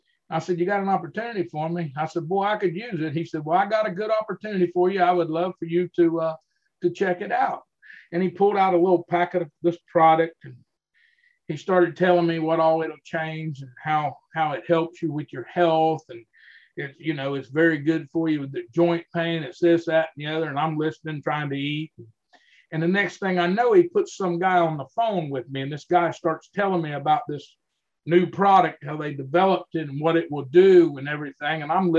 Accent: Florida, United States; I was born and raised right here in Central Florida. I've never left here. I've always hunted and fished and lived the outdoor life. I'm a plain old country boy.

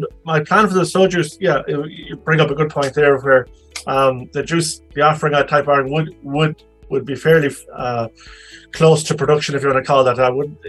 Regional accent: Ireland; as Irish people, I mean, on a smaller note, there would be people that I've worked

